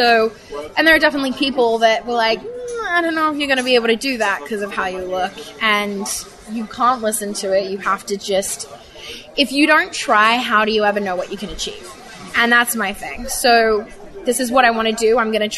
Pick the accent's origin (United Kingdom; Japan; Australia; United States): Australia; I grew up in Australia.